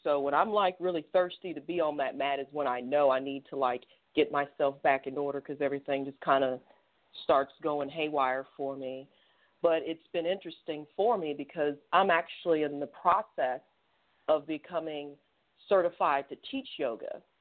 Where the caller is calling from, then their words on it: Atlanta, Georgia, United States; I'm calling from Atlanta.